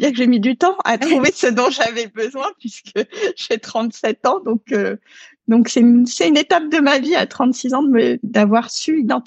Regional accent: Dakar, Senegal; also born or lived in Paris, France / Neuilly-sur-Seine, France; Alors j'ai grandi à Dakar. Bon, je suis née à Paris. Mes premières années étaient à Neuilly-sur-Seine, mais j'ai grandi à Dakar. Dakar, donc au Sénégal.

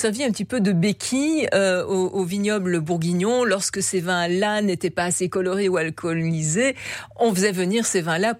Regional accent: Belgium; Alors, c'est sûr qu'en tant que Belge, c'est un très joli marché pour l'appellation.

